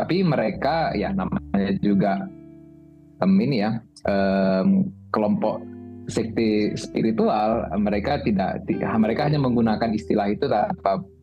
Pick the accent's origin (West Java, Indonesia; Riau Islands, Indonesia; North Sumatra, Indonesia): North Sumatra, Indonesia; Medan; pasti saya kan asli Medan ya